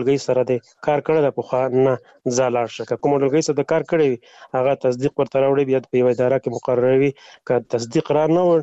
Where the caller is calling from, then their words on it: Afghanistan; مالی افغانستان نه تماس نیول ده